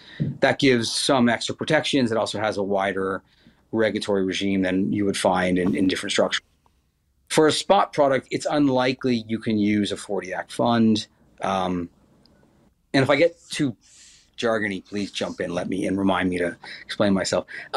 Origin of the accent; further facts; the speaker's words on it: Dallas, Texas, United States; also born or lived in New York / London; You know, I grew up in Dallas 14 years. And then since then, it's been New York, Europe, and London.